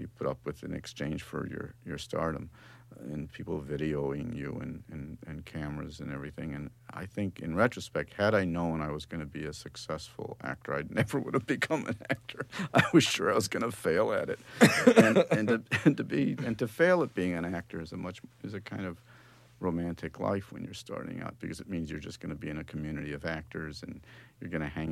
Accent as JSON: {"language": "English", "town": "Los Angeles", "region": "California", "country": "United States", "tie": "born or raised there", "said": "And I grew up in Los Angeles, studying a lot every day, and winding up enrolled at the Los Angeles Conservatory of Music"}